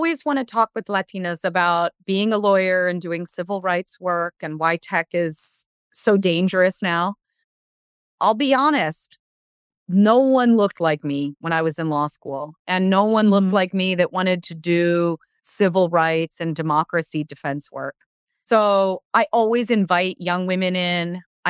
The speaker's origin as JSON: {"language": "English", "town": "Los Angeles", "region": "California", "country": "United States", "tie": "born or raised there", "also_born_or_lived": "New York City", "said": "I mean, I'm from LA. I'm from Los Angeles, like born and raised. And then I moved to New York and lived there, went to undergraduate at NYU."}